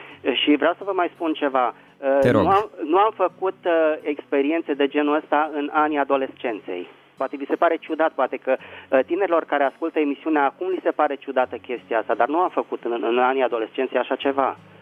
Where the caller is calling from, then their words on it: Bucharest, Romania; din București.